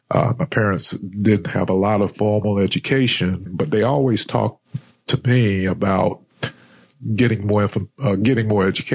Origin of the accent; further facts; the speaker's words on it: Rocky Mount, North Carolina, United States; Well, as I said, I grew up in Rocky Mount, by the way, which is about an hour east of Raleigh.